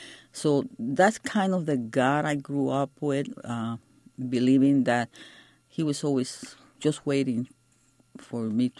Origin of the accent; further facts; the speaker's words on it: Fajardo, Puerto Rico; born there; I was born in Fajardo, Puerto Rico, and my parents, they both were born in Puerto Rico also.